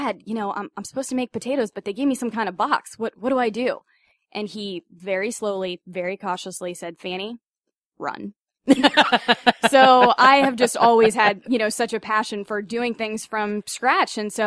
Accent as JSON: {"language": "English", "town": "Raleigh", "region": "North Carolina", "country": "United States", "said": "I'm from Raleigh, of course, but every summer we used to go to Wrightsville Beach"}